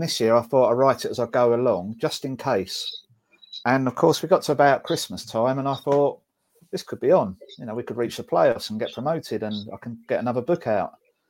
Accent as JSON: {"language": "English", "town": "Clacton-on-Sea", "region": "East of England", "country": "United Kingdom", "tie": "born or raised there", "said": "A guy called Aaron Pereira in my hometown of Clacton-on-Sea at Lost Arts Social Club."}